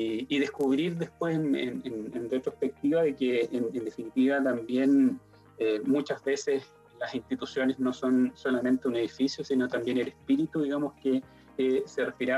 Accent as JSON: {"language": "Spanish", "town": "Puerto Montt", "region": "Los Lagos", "country": "Chile", "tie": "born or raised there", "moved": "as an adult", "said": "Yo soy oriundo de Puerto Montt. Y bueno, debí dejar mi casa, digamos, y partir a Santiago."}